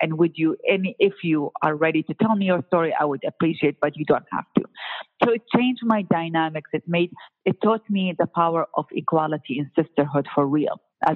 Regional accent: Iraq; just because I'm from Iraq and all of that, that I must have this life.

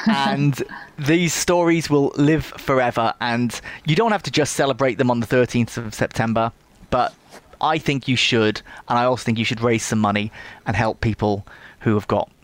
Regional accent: Cardiff, Wales, United Kingdom; like me, he was also born and bred in Cardiff, so there are various bits of Roald Dahl history where I grew up.

